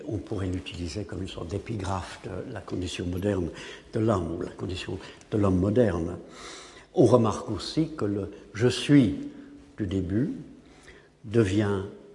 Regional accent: England, United Kingdom; French is a second language; en tant qu'anglais, je trouve très difficile parfois, en lisant la poésie française

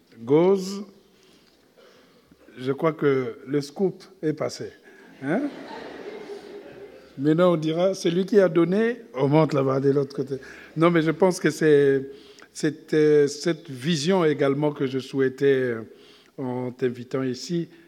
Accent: Republic of the Congo; est né au Congo-Brazzaville, donc dans mon pays d'origine

